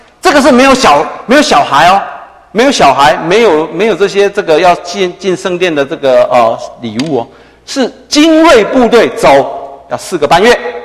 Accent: China; 我们中国人出门要这个挑黄道吉日，对不对？

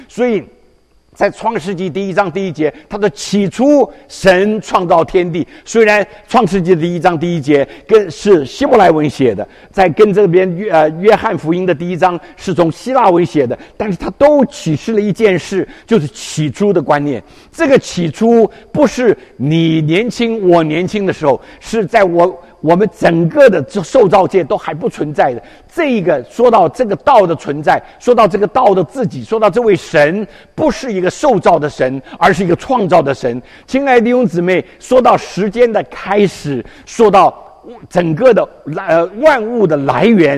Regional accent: China; 我们中国人就着我们中国人中文来了解

